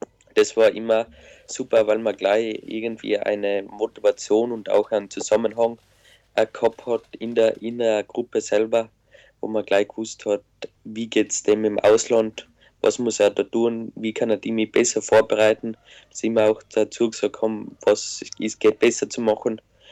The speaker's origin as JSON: {"language": "German", "region": "Tyrol", "country": "Austria", "said": "ich komme ja ursprünglich aus Osttirol, wie man vielleicht hört"}